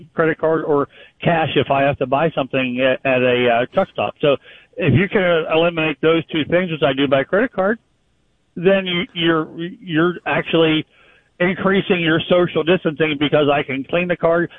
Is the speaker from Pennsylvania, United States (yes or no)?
yes; Pennsylvania, United States; Well, and I am from Pennsylvania. I live in Pennsylvania, but I travel all over.